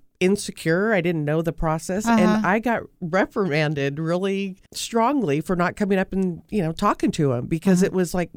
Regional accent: Hanford, United States; Soccer was probably my first love. But because they didn't have girls teams back in the day in Hanfo

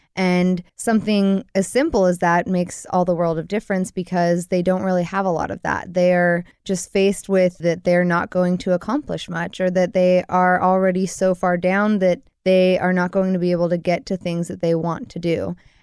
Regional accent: Bakersfield, California, United States; I actually was born and raised in Bakersfield. I lived there until 2012. And then moved up to Dinuba area and went to Reedley College for 2 years and just transferred to Fresno State

